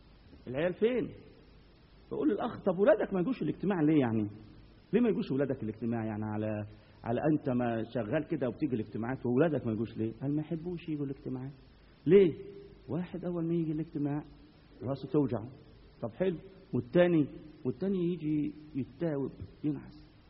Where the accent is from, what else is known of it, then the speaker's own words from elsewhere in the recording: Upper Egypt, Egypt; انا صعيدي